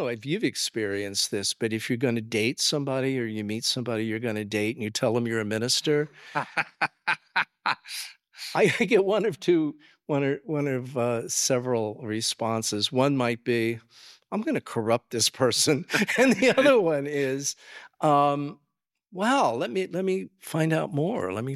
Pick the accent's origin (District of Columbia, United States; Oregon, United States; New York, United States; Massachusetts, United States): District of Columbia, United States; Washington; I grew up in Washington, D.C., and there's always a celebration going on for something somewhere that is patriotic.